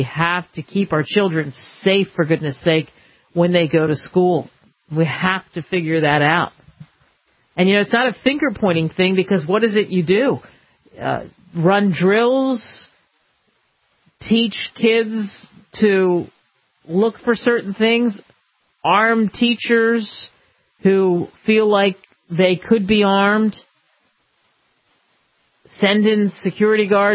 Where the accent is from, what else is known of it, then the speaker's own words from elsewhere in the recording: United States; boy, there's a lot to celebrate about being an American